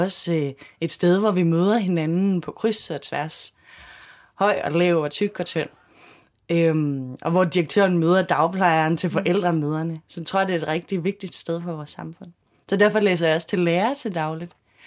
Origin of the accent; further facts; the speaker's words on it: Central Denmark Region, Denmark; now in Copenhagen, Denmark; Oprindeligt er jeg fra Østjylland, der hvor Rasmus også er fra, egentlig.